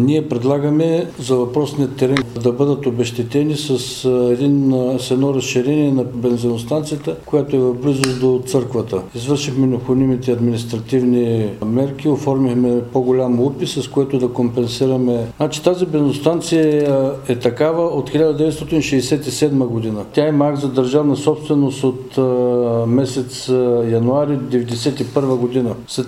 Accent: Haskovo, Haskovo Province, Bulgaria; аз искам да ви кажа, че съм човек от Хасково

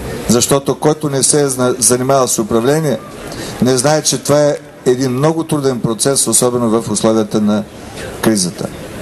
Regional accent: Lovech, Lovech Province, Bulgaria; Аз идвам от Ловеч

